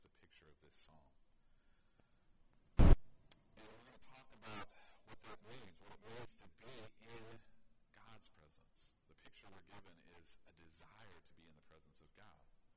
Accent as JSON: {"language": "English", "region": "Oklahoma", "country": "United States", "tie": "born or raised there", "said": "But we grew up in Oklahoma, and she was in Oklahoma, and I was going to college in Hawaii, which is really far from Oklahoma."}